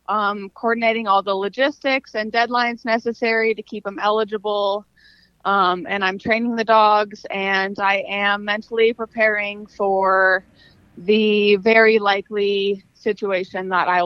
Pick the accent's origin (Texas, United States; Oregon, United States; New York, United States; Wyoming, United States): Wyoming, United States; Jackson; So I was born and raised in Jackson. I went to school there, graduated from Jackson Hole High School.